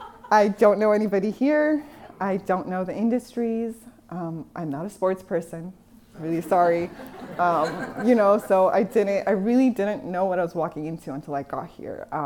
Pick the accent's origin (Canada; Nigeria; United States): Canada; I grew up in Canada. I've lived there my whole life. I never imagined moving to America.